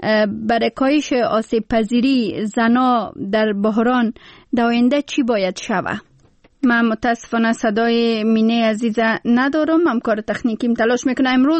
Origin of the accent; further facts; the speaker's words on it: Pakistan; ما هم در ماجرت بزرگ شدیم در پاکستان